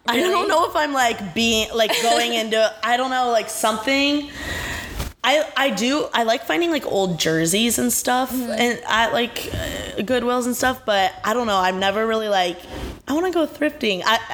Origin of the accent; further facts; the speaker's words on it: Indiana, United States; In Indiana, I'm from Indiana, and they have, like, no stores.